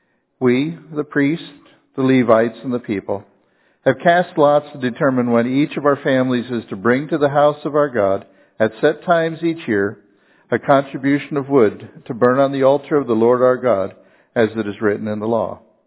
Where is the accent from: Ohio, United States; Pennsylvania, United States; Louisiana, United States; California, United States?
Pennsylvania, United States; Carbondale; brings back all sorts of memories of things we used to do as kids together there, growing up in Carbondale, Pennsylvania.